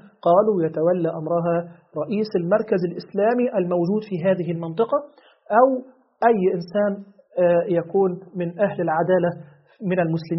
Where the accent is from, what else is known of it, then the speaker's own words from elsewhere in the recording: Egypt; لدينا مثلا عندنا في مصر وزارة العدل تنيب من يقوم بعقد الأنكحة